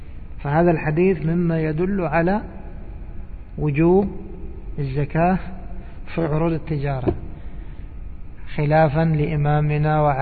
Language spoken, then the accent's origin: Arabic; Egypt; وإيش يقول عندنا في مصر؟ يقول هذا قدها وقدود